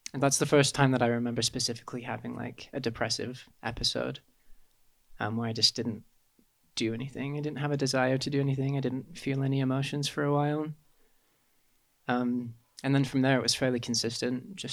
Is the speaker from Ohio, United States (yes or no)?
no; Holiday, Utah, United States; We moved just to Holiday, Utah. So we've been somewhat local for the past like 20 years.